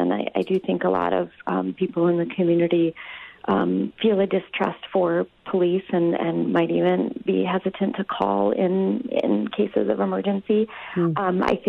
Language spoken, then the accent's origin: English; Milwaukee, Wisconsin, United States; You know, Milwaukee's my hometown. I was born here.